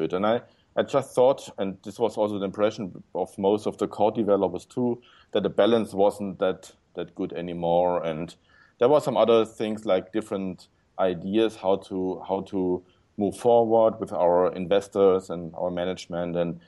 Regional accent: Stuttgart, Baden-Württemberg, Germany; English is a second language; I'm from Germany, in Stuttgart here, south of Germany.

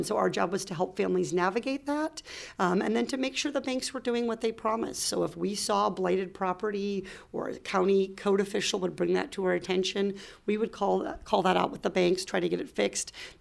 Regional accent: Iowa, United States; At the time growing up in Iowa, probably the best educated person that I saw on a regular basis in terms of career opportunity was actually our veterinarian.

